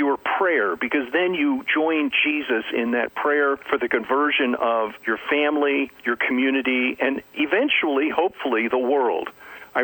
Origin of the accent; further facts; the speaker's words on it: Dallas, Texas, United States; I grew up Catholic. I was born and raised in Dallas, surrounded by Southern Baptists telling me I was going to go to hell because I was a Catholic.